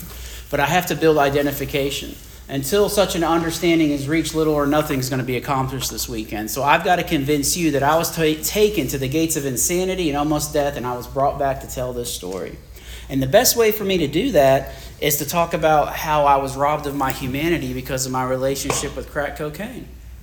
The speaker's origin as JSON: {"language": "English", "region": "the South", "country": "United States", "tie": "born or raised there", "said": "And so growing up in the South, in the 80s, you go over to your friends who, you know, have Southern parents, and they … they do a double take."}